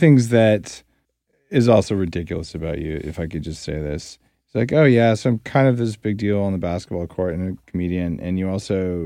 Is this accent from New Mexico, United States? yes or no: yes; New Mexico, United States; I grew up in New Mexico, so there's a bit of Oklahoma-New Mexico rivalry.